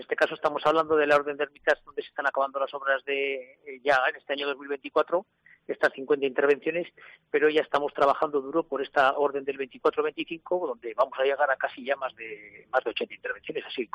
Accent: La Rioja, Spain; creo que es nuestra obligación como gobierno y como riojanos protegerlo

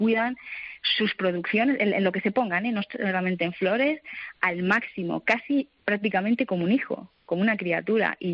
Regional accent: Mataró, Catalonia, Spain; Yo, de hecho, provengo de una gran ciudad. Yo crecí y nací en Mataró, en Barcelona, la provincia de Barcelona.

